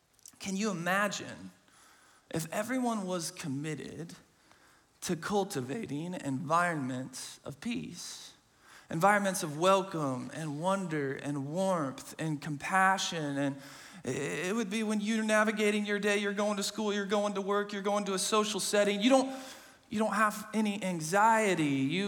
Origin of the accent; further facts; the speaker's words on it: Kansas City, Missouri, United States; And you can tell we're from Kansas City.